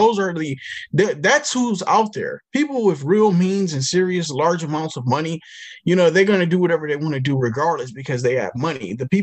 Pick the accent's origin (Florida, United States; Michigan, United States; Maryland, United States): Michigan, United States; like how they did in my home state up in Michigan